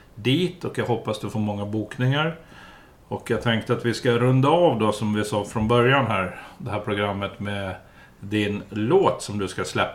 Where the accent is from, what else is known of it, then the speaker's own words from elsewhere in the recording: Gotland, Sweden; Jag kommer från Gotland.